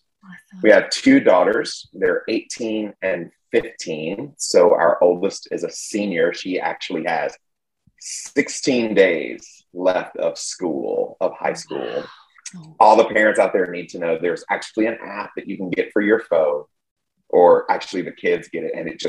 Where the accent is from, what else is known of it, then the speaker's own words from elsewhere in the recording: Mississippi, United States; also born or lived in Georgia; And I grew up in Mississippi and did my junior and high school years in Georgia.